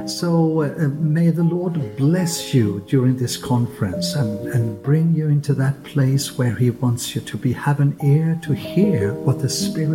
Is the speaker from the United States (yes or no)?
no; Sweden; I'm from Sweden